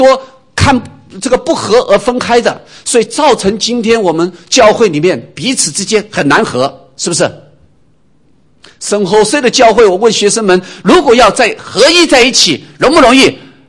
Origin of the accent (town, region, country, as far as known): China